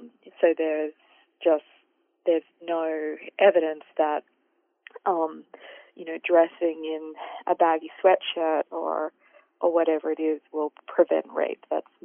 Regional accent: Australia; I also think about my home country of Australia

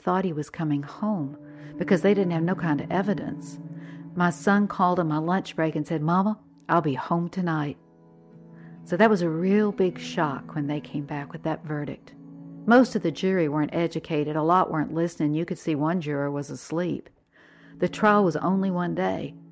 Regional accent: the South, United States; Oh, I grew up in the South. Storytelling is what you do.

